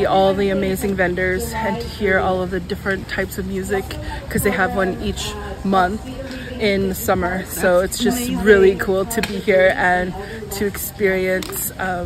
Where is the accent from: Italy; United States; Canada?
Canada; Vancouver, British Columbia; I'm Newhawk and I'm Onondaga, and I'm from East Van and repping Commercial Drive.